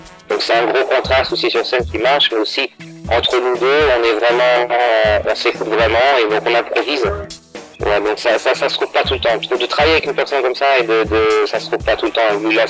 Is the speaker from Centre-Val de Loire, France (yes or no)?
no; Brittany, France; now in Stockholm, Sweden; moi je suis de Bretagne, de France.